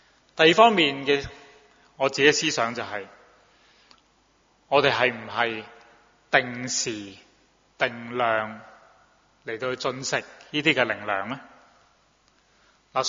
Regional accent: China; 我哋中國人所講食而不知其味嘅

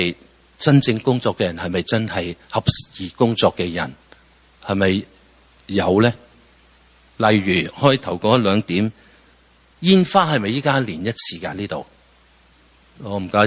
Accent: Hong Kong; 因为请包容，我是来自香港的

